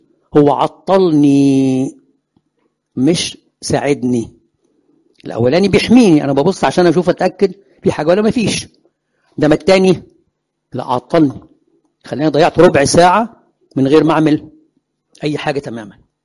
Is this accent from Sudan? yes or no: no; Egypt